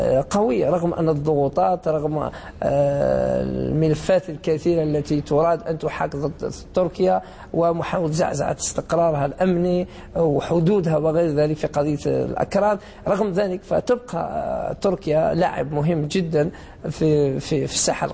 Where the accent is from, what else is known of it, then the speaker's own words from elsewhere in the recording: Algeria; وأنا لست مصري ولست سعودي، أنا جزائري